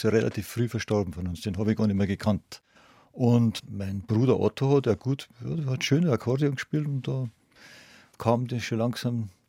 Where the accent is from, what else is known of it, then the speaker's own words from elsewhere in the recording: Inzell, Bavaria, Germany; born there; Die ganze Familie ist ja von München nach Inzell gezogen, nach dem Krieg. Und ich bin aber schon in Inzell geboren, sogar zu Hause im Wohnzimmer.